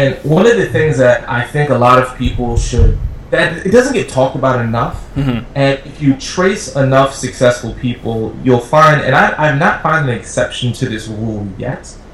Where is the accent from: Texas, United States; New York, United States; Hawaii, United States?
New York, United States; Brooklyn; And I grew up in Brooklyn, New York, in the projects, and I grew up in a predominantly African-American neighborhood